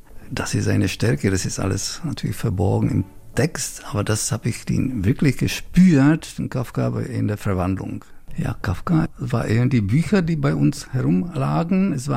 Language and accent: German; Prague, Czechia; German is a second language; now in Germany; ich komme aus Prag, habe Kafka zuerst auf Tschechisch gelesen